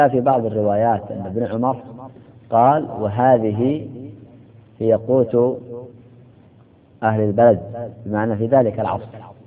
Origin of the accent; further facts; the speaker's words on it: United Arab Emirates; اليوم عندنا في الإمارات خدم وخادمات يأتون بهؤلاء من بلاد بعيدة